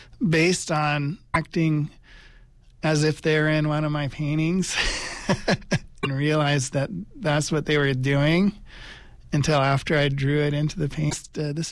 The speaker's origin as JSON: {"language": "English", "town": "Redding", "region": "California", "country": "United States", "tie": "born or raised there", "said": "This is in Reading, my hometown of Reading. It's where I grew up."}